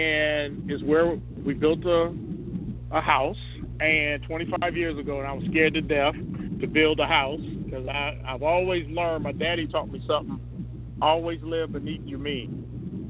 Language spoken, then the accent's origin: English; Chicago, Illinois, United States; I grew up on Southside Chicago.